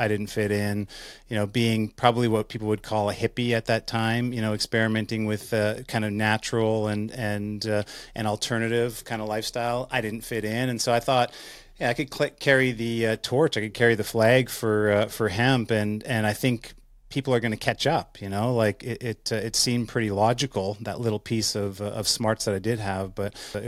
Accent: Winnipeg, Manitoba, Canada; I grew up in Winnipeg, Manitoba, to a single mom, and we were poor

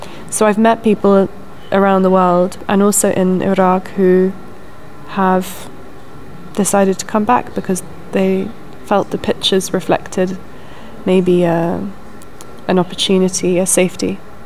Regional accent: United Kingdom; certainly as a British person

